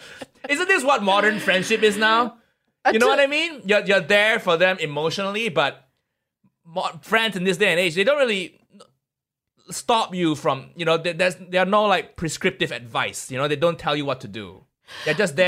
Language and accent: English; Malaysia; I grew up in Malaysia